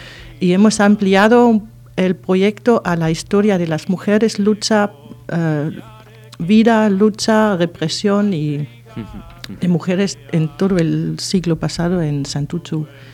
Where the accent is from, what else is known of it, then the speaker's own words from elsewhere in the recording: Germany; now in Spain; Y así, pues en Alemania, en nuestra juventud, pues nadie hablaba de la Legión Cóndor